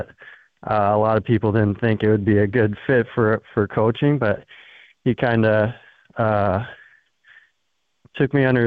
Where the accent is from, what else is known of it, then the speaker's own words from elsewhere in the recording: Minneapolis, Minnesota, United States; now in Fargo, United States; So I'm from Minneapolis. I grew up playing at Minneapolis Hockey Association.